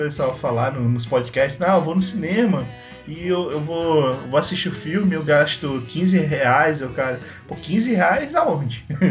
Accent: Ceará, Brazil; Ainda mais tendo eu sendo cearense com uma pessoa que falou isso.

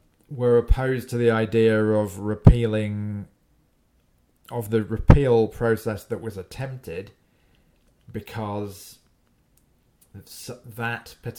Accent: United Kingdom; I also have to say, as a British person, I can't imagine a scenario where the Speaker of the House

